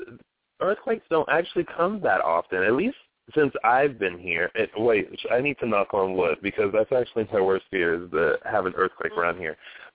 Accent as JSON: {"language": "English", "town": "Columbia", "region": "South Carolina", "country": "United States", "said": "Yeah, I'm from Columbia, South Carolina. And I always say that I'm from Columbia because that's the longest place I've lived. My dad was in the military, so we traveled around quite often."}